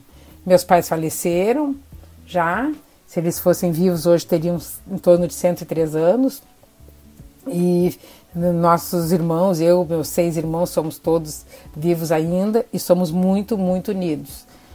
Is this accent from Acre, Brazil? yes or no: no; Rio Grande, Rio Grande do Sul, Brazil; also born or lived in Porto Alegre; Eu saí do interior, eu saí de Rio Grande aos 18 anos e fui para a capital, para Porto Alegre, para estudar.